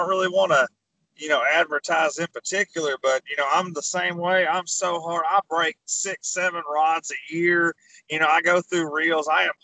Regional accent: Arkansas, United States; I'm from Arkansas.

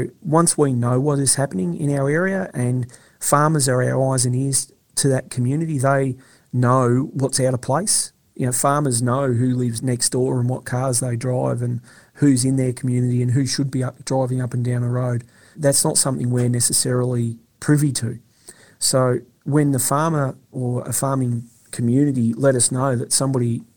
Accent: Swan Hill, Victoria, Australia; moved away as an adult; Yeah, so I grew up in the Mallee, grew up in Swan Hill till I was about 22 before I left. Lived in town, wasn't on the land myself

